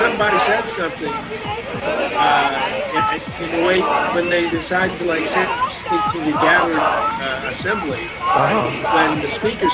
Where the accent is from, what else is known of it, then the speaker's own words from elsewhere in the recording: New Orleans, Louisiana, United States; I'm originally from New Orleans, and I know that if they would have gone to New Orleans, they would have found some very good food.